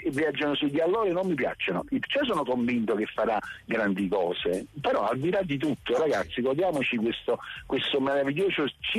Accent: Naples, Campania, Italy; io ho vissuto un po' per l'Italia, sono sempre stato fiero di essere napoletano

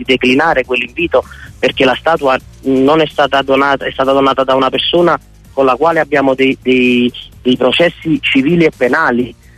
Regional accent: Naples, Campania, Italy; Io sono napoletano, sono nato e cresciuto qua

